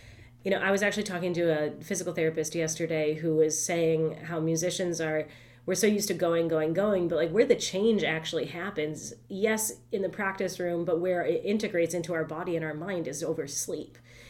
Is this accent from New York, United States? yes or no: yes; Rochester, New York, United States; I grew up in Rochester, New York, so she was a member of the Rochester Zen Center, and they would go to meditate.